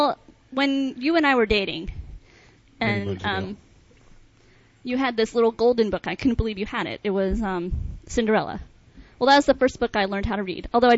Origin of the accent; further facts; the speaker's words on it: California, United States; we grew up in Southern California, so we went to the art museums and the galleries